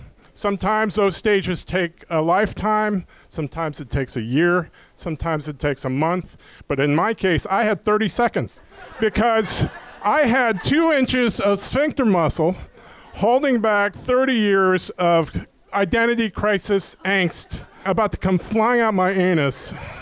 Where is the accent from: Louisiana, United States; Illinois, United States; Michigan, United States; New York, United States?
Louisiana, United States; also born or lived in Tuscaloosa, Alabama / North Carolina; I was born in Alabama, Tuscaloosa, grew up in Louisiana and North Carolina.